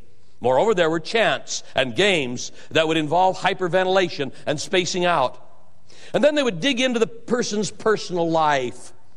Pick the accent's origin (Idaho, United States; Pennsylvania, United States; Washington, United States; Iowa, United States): Idaho, United States; Boise; Now, there came to my hometown, Boise, Idaho, about 5 years ago